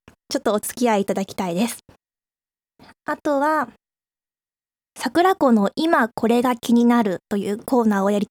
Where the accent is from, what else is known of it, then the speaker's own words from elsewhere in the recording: Ichikawa, Chiba, Japan; 出身地は千葉県の市川市で、生まれも育ちも市川で、ずっと22年間育ってきました。誕生日は3月の20日、春生まれです。